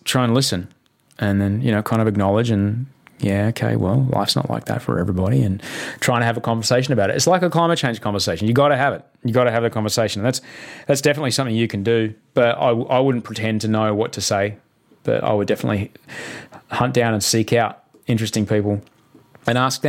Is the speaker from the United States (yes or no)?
no; Brisbane, Queensland, Australia; like when I grew up in Brisbane, just the way that it was